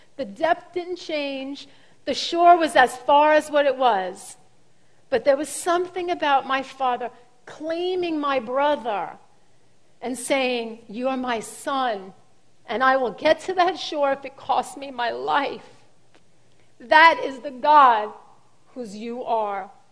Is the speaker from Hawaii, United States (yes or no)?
no; Brooklyn, New York, United States; I think about when we were kids growing up in Brooklyn, my father would take my brother Tommy out swimming in Coney Island.